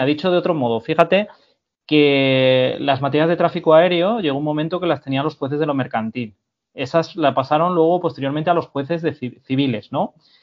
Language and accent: Spanish; Salamanca, Castile and León, Spain; also born or lived in Madrid; yo, por ejemplo, que soy de Salamanca y que vivía en Madrid, me tuve que ir a Galicia, son muchos kilómetros